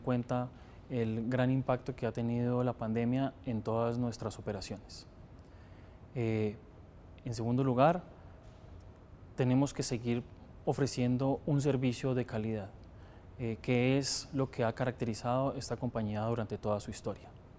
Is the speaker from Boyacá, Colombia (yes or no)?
yes; Boyacá, Colombia; Soy de origen boyacense